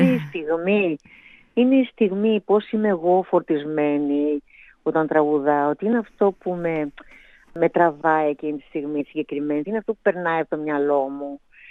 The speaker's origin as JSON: {"language": "Greek", "country": "Greece", "said": "Καταρχήν είμαι Ελληνίδα τραγουδιστρία."}